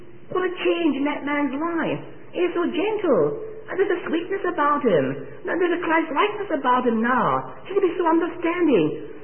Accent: Stafford, West Midlands, United Kingdom; born there; I was born in Stafford. Although I was born by Scottish parentage, my mother and dad were both Scotch

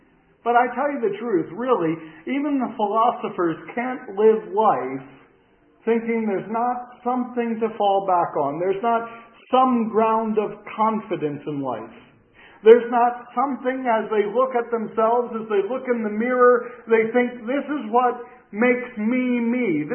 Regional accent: Pennsylvania, United States; also born or lived in Spain; I grew up in Pennsylvania. I was educated in history. I wanted to be a college professor. The Lord had other plans. He sent me to Spain and a few other countries as well.

